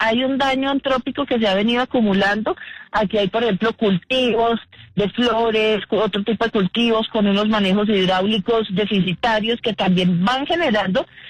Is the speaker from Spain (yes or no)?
no; Llanos Orientales, Colombia; yo soy llanera, yo viví el trauma de esta carretera de niña.